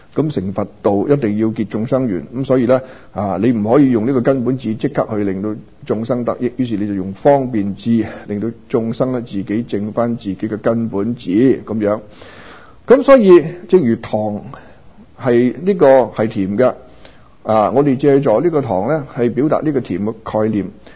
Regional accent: Guangdong, China; 我們廣東人很多俗語

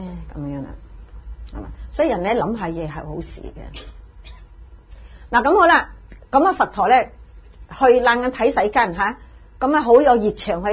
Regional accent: China; 我哋中国人系乜嘢？一家亲，天伦之乐就 very good 噶啦

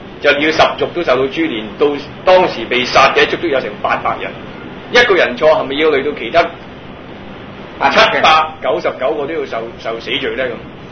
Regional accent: China; 我哋中國人啦，就以中國嚟講咧

